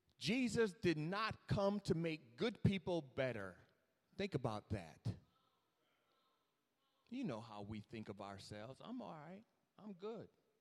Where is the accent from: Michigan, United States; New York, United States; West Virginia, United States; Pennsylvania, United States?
New York, United States; around not whether he's from North Carolina or I'm from New York, or he's white and I'm black, around the Passover lamb.